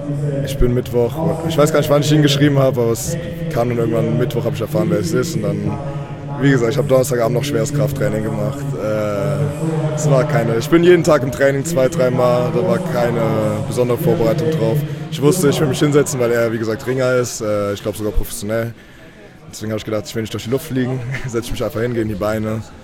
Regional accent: Germany; Deutschland, ich komme aus Deutschland.

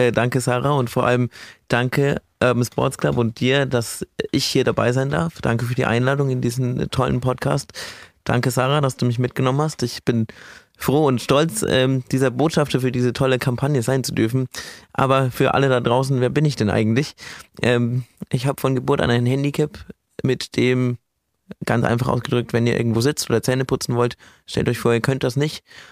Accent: Bamberg, Bavaria, Germany; born there; Komm gebürtig aus Bamberg, da haben wir den ersten Connect, dass wir beide gebürtig aus Franken sind.

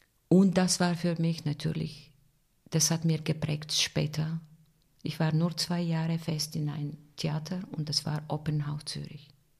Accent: Bulgaria; German is a second language; Meine schwierigsten Auftritte sind in meiner Heimat. Weil man stellt sich die Frage, man will nicht die Menschen enttäuschen. Ich habe am wenigsten gesungen in Bulgarien. Und auch habe ich Respekt. Obwohl ich bin Artistikdirektorin in Stara Zagora. Aber nicht, ich lebe nicht in Bulgarien

